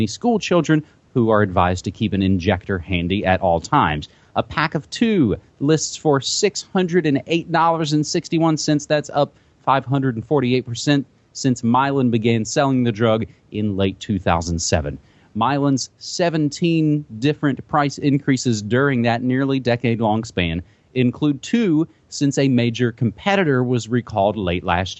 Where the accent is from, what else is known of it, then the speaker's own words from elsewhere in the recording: West Virginia, United States; the Rockefellers have had sort of a soft control over my home state of West Virginia for many a generation.